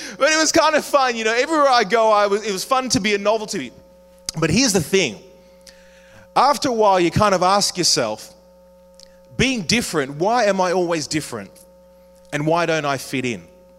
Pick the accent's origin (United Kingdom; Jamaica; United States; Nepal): Jamaica; also born or lived in Australia; when I was growing up, when I was in Jamaica, it was kind of cool because I was born in Australia, so I could tell people, you know, I was actually from Australia